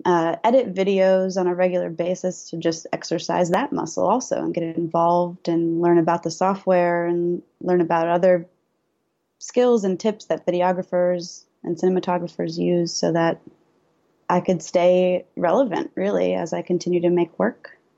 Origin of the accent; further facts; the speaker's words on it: Illinois, United States; I was growing up outside of Chicago, and my mom used to take me to a ton of performances.